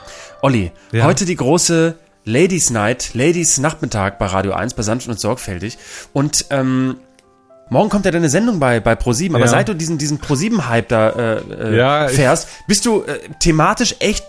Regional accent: Northern Germany, Germany; also born or lived in Vegesack, Germany; uns beide als Norddeutsche, mich erinnert das gerade an was, Reeperbahn, ich sag nur Reeperbahn. Ich habe früher in Fegesack in der Nähe einer Reeperbahn gewohnt

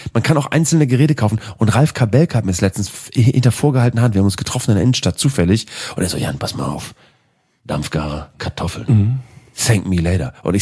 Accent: Schwanewede, Lower Saxony, Germany; wir hatten früher bei uns in Schwanewede, gab's ja eine riesen Kaserne in der Nähe von Bremen-Nord.

